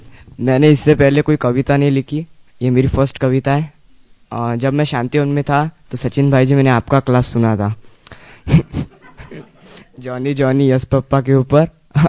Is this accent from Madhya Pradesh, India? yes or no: no; Akot, Maharashtra, India; मैं महाराष्ट्र के अकोट से हूँ, अकोला डिस्ट्रिक्ट में आता है।